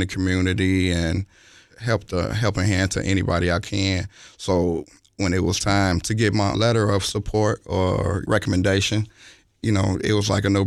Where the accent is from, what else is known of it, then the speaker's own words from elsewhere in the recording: Chicago, Illinois, United States; I'm from the North Lawndale community. So, you know, I've been, you know, born and raised in Chicago all my life.